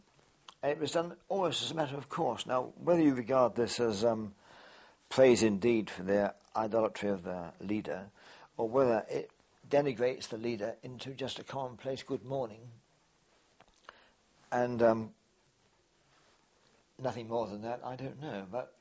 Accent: England, United Kingdom; as an Englishman, as a boy, English schoolboy, there wasn't much to know about them.

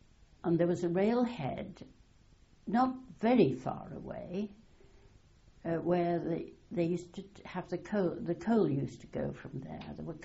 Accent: Shillong, Meghalaya, India; born there; I was born in Shillong, which is then Assam, India, the capital of Assam.

